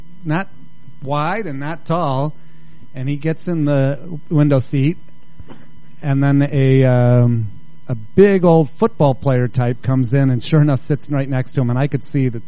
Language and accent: English; Chicago, Illinois, United States; also born or lived in New York; and New York was a great town, but I'm certainly happy to be back in Chicago.